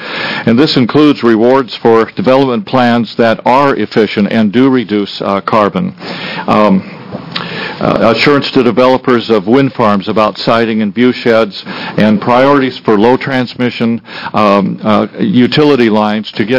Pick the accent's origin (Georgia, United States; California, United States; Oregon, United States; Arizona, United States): Oregon, United States; Hood River; I'm from Hood River Valley.